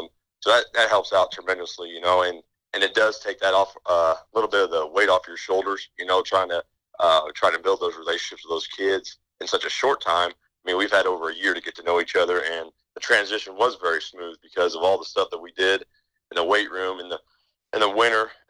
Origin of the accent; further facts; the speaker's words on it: Decatur, Illinois, United States; I'm actually from, born and raised in Decatur, Illinois. I went to high school there in Decatur, went to a private school, Decatur St. Teresa.